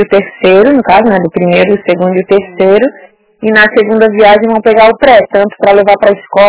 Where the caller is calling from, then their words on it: Sorocaba, São Paulo, Brazil; Eu sou aqui de Sorocaba, de fora.